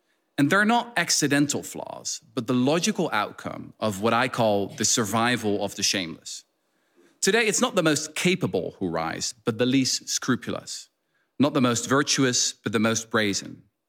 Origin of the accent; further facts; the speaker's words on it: Netherlands; Growing up in the Netherlands, I was especially gripped by the tales of how our small country was occupied